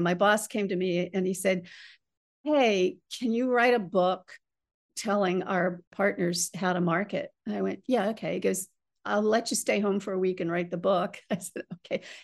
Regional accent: Baltimore, Maryland, United States; Yes, I started traveling at an early age, grew up in Baltimore City, and oh my goodness, it stays with you forever, doesn't it?

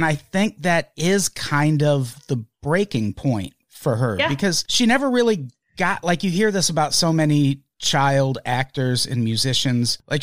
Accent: Midwest, United States; It's like you don't even know I'm from the Midwest sometimes.

